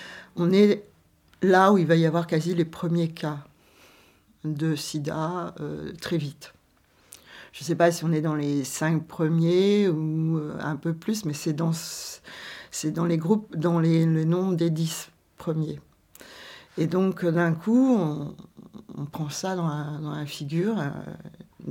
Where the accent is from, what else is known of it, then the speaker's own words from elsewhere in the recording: Quimper, Brittany, France; toutes deux on vient de Quimper et toutes deux on découvre le milieu militant à Paris.